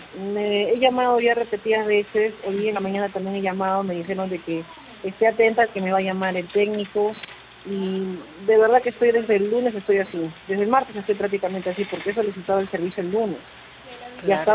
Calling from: Lurigancho-Chosica, Lima, Peru; Soy del distrito de Lurigancho, Chupica.

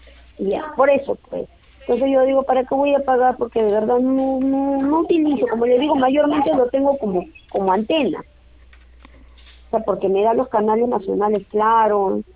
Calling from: San Martín de Porres, Lima, Peru; Yo soy de San Martín de Porres.

